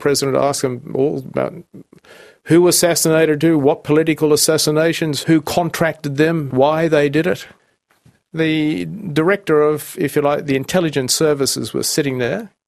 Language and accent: English; Australia; No, I'm Australian.